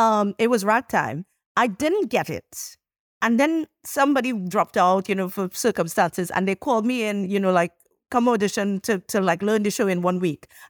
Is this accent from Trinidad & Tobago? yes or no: yes; Trinidad & Tobago; accent: Trinidadian; Trinidadian. And I would say, sure. And they would have a great laugh because I'm good at comedy in my own accent.